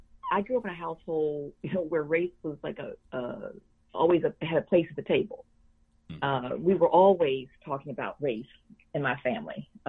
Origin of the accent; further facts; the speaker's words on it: Fort Worth, Texas, United States; We grew up in Fort Worth, Texas